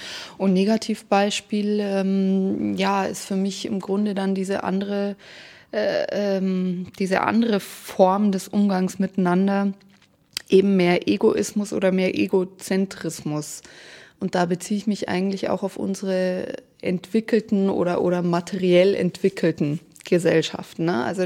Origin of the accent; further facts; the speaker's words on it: Bavaria, Germany; now in Berlin, Germany; Ich bin ursprünglich aus Bayern, aus dem Bayerischen Wald, jetzt aber seit 1,5 Jahren in Berlin. Ich bin fast 27 Jahre alt